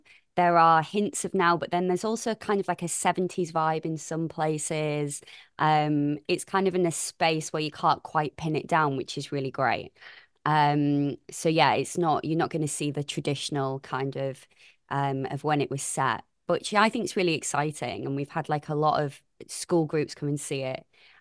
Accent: Hull, Yorkshire and the Humber, United Kingdom; Scousers and I'm from Hull, Geordies, Manx, Londoners.

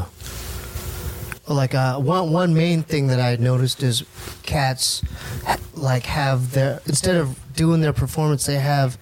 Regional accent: San Diego, California, United States; oh, I saw Far Side Live because I'm from San Diego.

